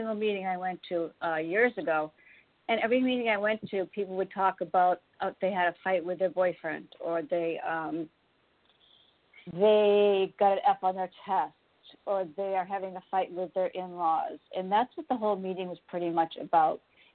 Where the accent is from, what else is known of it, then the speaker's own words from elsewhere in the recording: Massachusetts, United States; I'm from Massachusetts, and I'm a recovered anorexic bulimic.